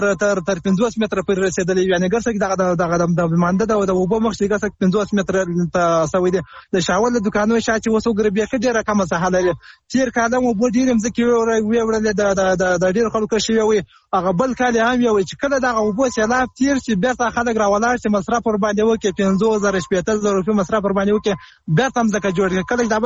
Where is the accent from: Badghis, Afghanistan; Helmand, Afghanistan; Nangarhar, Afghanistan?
Helmand, Afghanistan; ، د هلمند اولاد